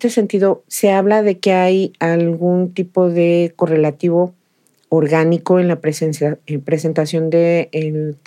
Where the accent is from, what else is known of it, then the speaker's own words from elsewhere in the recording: Mexico; mexicanos vivimos la muerte hasta en la cultura